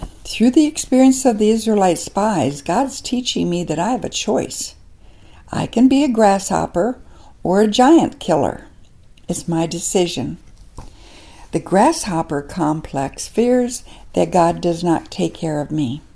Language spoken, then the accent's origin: English; the Dakotas, United States; Well, growing up in the Dakotas as I did, we always had lots of grasshoppers in the summer.